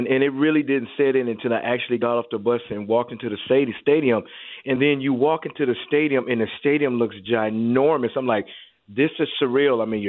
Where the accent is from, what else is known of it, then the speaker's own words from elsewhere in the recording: Denver, Colorado, United States; I grew up in Denver, so I'm used to it, so I don't really know no difference.